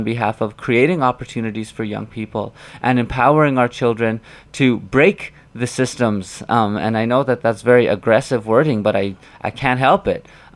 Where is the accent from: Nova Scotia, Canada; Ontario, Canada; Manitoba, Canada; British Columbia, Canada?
Manitoba, Canada; Shamattawa; I'm originally from Shamattawa, and when I was born, I was put into the child welfare system